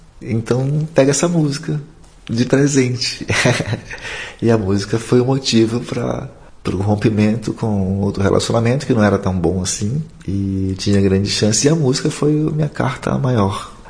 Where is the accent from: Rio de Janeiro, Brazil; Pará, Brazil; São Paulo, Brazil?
Pará, Brazil; primeira canção que eu fiz como um ritmo paraense, com uma sonoridade de lá, com uma homenagem à minha terra, né?